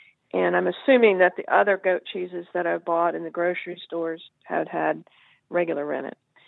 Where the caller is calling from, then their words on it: Batesville, Virginia, United States; calling from Batesville, Virginia.